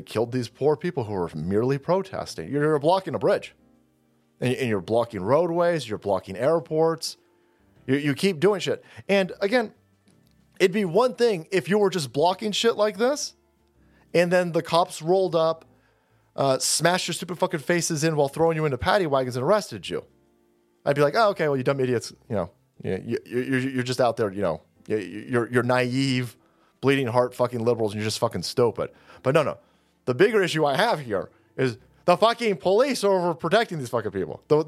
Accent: San Francisco, California, United States; this is my hometown over here. I'm in San Francisco and I've got these dipshits over here blocking my Golden Gate.

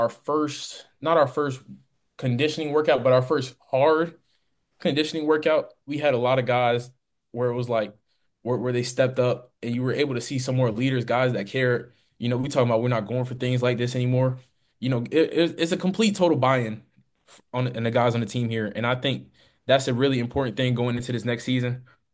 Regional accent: Florida, United States; where I'm from Florida, I'm coming up here 18 hours away.

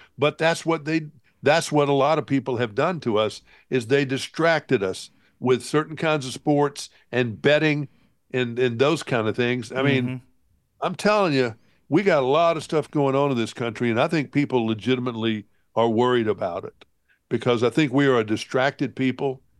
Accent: Alabama, United States; The fact that Alabama can't get a lottery passed, we're one of the few states in the country, my home state, that can't get a lottery passed.

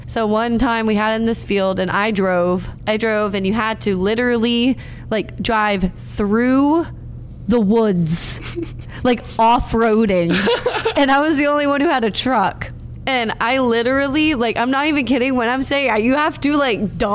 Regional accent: Gloucester, Virginia, United States; I am from a little town about an hour south of here called Gloucester, Virginia. And Gloucester is a little southern town.

